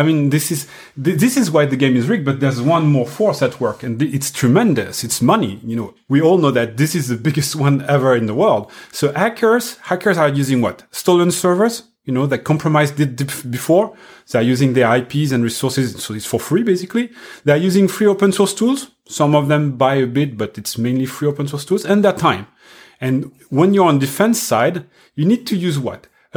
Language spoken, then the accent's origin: English; France; accent: French; English is a second language; I'm really happy to be there with you and discussing, and with my strong French accent, I hope everyone will understand.